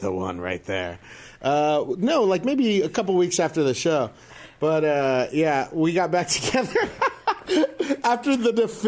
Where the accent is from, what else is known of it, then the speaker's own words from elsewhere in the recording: West Covina, California, United States; And I'm actually from West Covina.